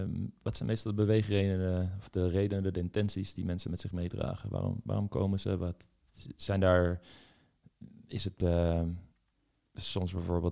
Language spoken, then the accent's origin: Dutch; Voorhout, South Holland, Netherlands; ik kom er zelf uit Voorhout, een dorp daar in de buurt.